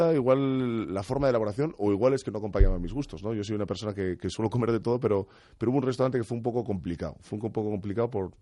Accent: Burgos, Castile and León, Spain; yo la verdad es que cuando soy de Burgos, al final yo soy más provinciano, ¿no?

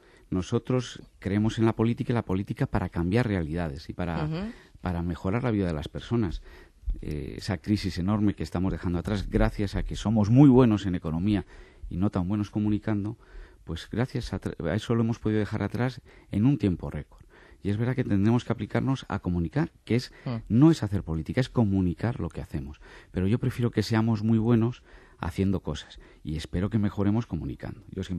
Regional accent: Ávila, Castile and León, Spain; pero bueno, soy de Ávila

